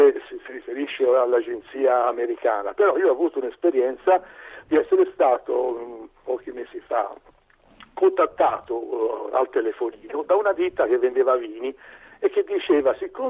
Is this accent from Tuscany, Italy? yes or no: yes; Florence, Tuscany, Italy; io sono di Firenze, ma mi trovavo in un altro comune